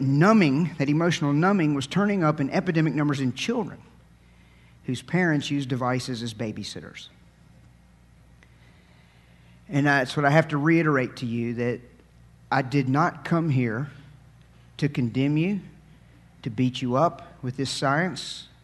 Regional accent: United States; I travel to all these places, but I'm an American, and from my accent, I'm a redneck, can't you tell?

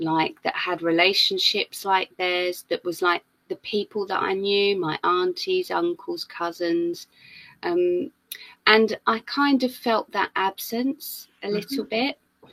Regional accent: London, United Kingdom; So I'm half Jamaican, half English, and I was born in the 70s, in southeast London, in a not a very diverse area at that time. There was no diversity. Basically, our family was the diversity of that borough.

